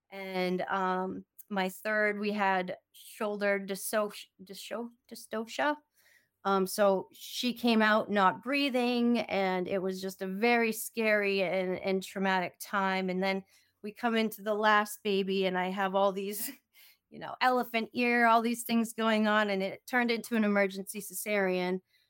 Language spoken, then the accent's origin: English; Maine, United States; back in 2012, I moved back to my home state of Maine